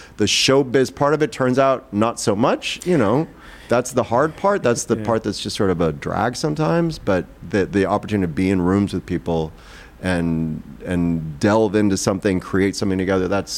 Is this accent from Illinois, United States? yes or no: yes; Joliet, Illinois, United States; And then when I grew up in Joliet, Illinois, outside Chicago.